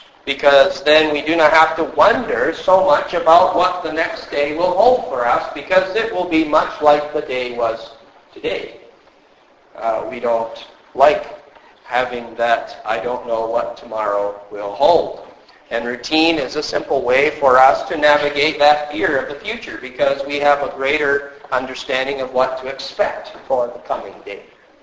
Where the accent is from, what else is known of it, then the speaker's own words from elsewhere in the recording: United States; I grew up in America, where we have true free market capitalism